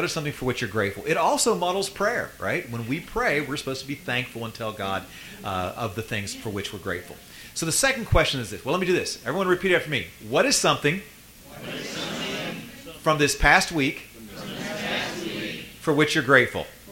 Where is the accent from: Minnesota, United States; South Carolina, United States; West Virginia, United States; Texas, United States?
West Virginia, United States; I am from West Virginia.